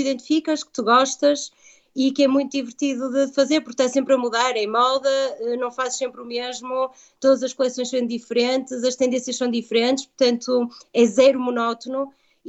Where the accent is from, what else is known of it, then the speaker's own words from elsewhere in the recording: Portugal; somos portugueses, somos pouquinhos, mas efetivamente estamos muito bem preparados, e acho que somos muito bem preparados nas universidades em Portugal